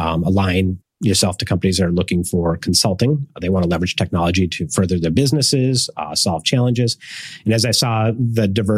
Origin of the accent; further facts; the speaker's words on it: Minnesota, United States; moved away as an adult; now in California, United States; I grew up in Minnesota, so I moved to California when I was about 22 through an acquisition of a startup I was working at.